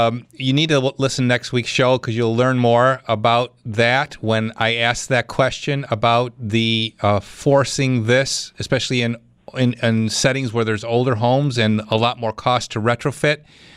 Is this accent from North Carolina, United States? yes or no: no; Clarence, New York, United States; And where we left off was Clarence. That's my hometown.